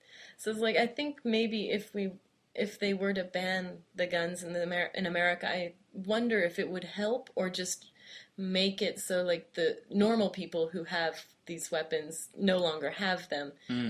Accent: United States; And as an American, it's part of our, national right to have guns.

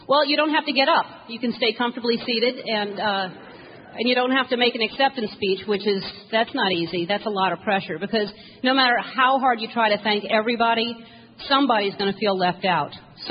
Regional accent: New Orleans, Louisiana, United States; New Orleans is my hometown, and I have family in Mississippi.

